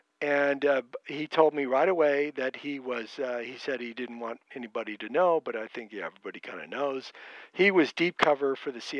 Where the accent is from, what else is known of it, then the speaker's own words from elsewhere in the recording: California, United States; Okay, so I grew up in Santa Clara County. And went to high school at Saratoga High, graduated in 1976.